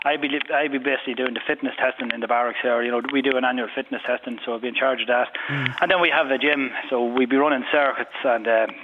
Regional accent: Cavan, Ulster, Ireland; from Cavan. I'm in the Defence Forces the last 20 years.

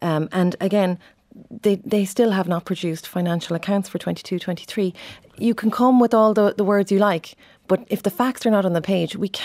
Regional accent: Limerick, County Limerick, Ireland; I'm from Limerick originally, and I'm from the city.

